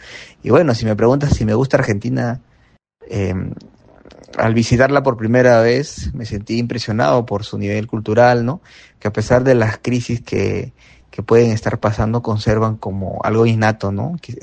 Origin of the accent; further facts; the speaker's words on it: Peru; Por ahora tengo mi individual en mi país, ¿no? Que es con la galería que me representa, que me han acogido en esta feria, que se llama La Galería La Galería, en San Isidro